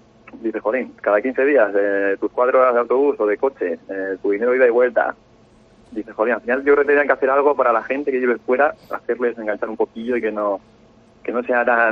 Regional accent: Pamplona, Navarre, Spain; also born or lived in Soria; llevo aquí desde los 2 años viviendo allá en Pamplona. Pero sí que mis padres, mis tíos, mis abuelos viven todos en Soria.

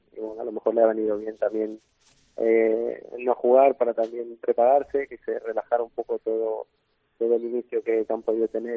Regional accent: Region of Murcia, Spain; porque al final yo como murciano y como murcianista que me siento

